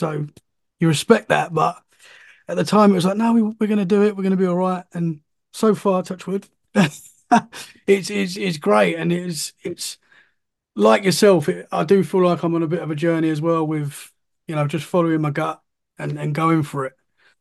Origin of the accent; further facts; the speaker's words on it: East of England, United Kingdom; now in Dorset, United Kingdom; I'm from Essex, London, in the UK, and I moved to Dorset, which is only 2 hours away.